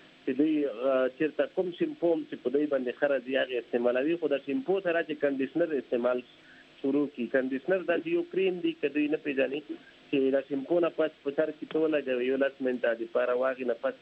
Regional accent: Khyber Pakhtunkhwa, Pakistan; زه خپل د وزیرستان یم

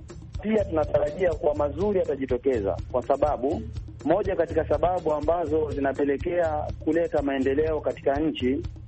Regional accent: Tanzania; now in Johannesburg, South Africa; Mimi Afrika Kusini niko Johannesburg, sehemu ambayo inaitwa Westbury. Na asili yangu mimi ni Burundi, lakini nimekulia Tanzania. Kwa hiyo Burundi nyumbani ndio.

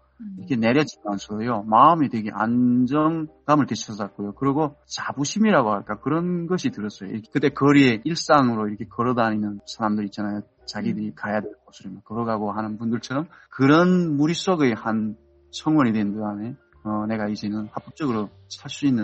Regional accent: North Korea; moved away as an adult; now in United States; 시애틀 근교에 살고 있는 탈북민입니다.

